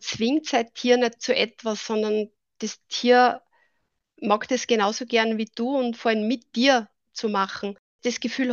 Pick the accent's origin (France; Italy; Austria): Austria; ich bin 51 Jahre alt. Ich bin aus Österreich, darum hoffe ich sehr, dass ich nicht allzu sehr in den Dialekt verfalle.